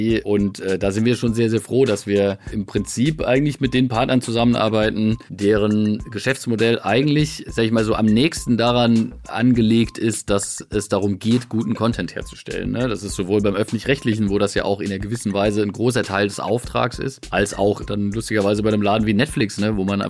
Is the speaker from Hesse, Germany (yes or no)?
no; Biberach an der Riß, Baden-Württemberg, Germany; dass du direkt erstmal mit meiner Heimat anfängst. Dazu muss man tatsächlich wissen, dass wir in Biberach an der Riss ja ein großes Pharmaunternehmen haben mit Böhringer Ingelheim.